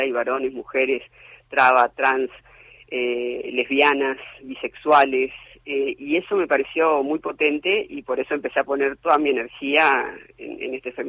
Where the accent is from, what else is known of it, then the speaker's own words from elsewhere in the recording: Santa Fe, Argentina; porque soy santafesina